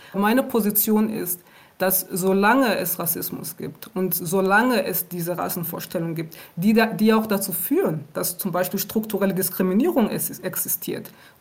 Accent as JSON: {"language": "German", "town": "Aachen", "region": "North Rhine-Westphalia", "country": "Germany", "tie": "born or raised there", "also_born_or_lived": "Rwanda", "lives_now": "Berlin, Germany", "said": "Ich bin in Ruanda geboren und ich bin mit meiner Familie im Jahr 1994 nach Deutschland gekommen aufgrund des Völkermordes in Ruanda. Und ich bin in Aachen aufgewachsen und später nach Berlin gezogen, um dort zu arbeiten."}